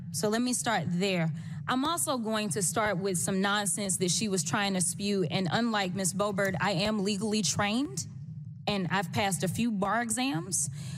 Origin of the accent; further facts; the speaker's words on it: Texas, United States; And I'm from Texas. So let me be clear. I also own firearms.